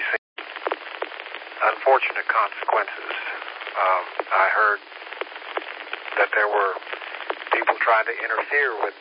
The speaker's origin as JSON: {"language": "English", "region": "Tennessee", "country": "United States", "tie": "born or raised there", "said": "I was raised in the South, and just over the mountains from the area that was so affected. Concern for my own people that are still back in Tennessee."}